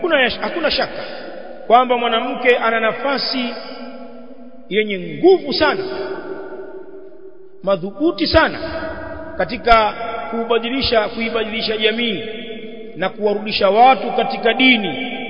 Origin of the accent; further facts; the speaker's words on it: Tanzania; Kule kwetu Tanzania yasemwa hayo. Sijui huku labda mna ustaarabu kidogo huku kwenu.